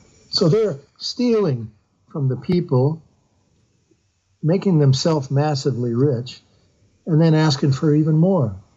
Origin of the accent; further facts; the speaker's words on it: Bath, Maine, United States; They make destroyers in my hometown of Bath.